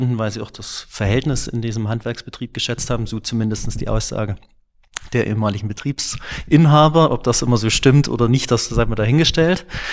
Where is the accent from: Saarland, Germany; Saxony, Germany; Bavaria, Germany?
Saxony, Germany; Klingenthal; also ich bin in Klingenthal aufgewachsen, da gibt es viel Musikinstrumentenindustrie.